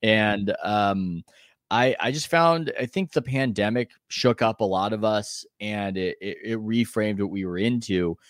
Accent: San Diego, California, United States; I'm from San Diego.

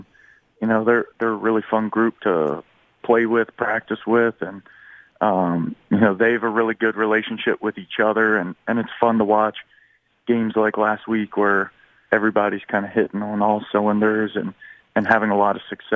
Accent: East Coast, United States; I'm from the East Coast, about 2 hours from D.C., so kind of felt like I was back around home.

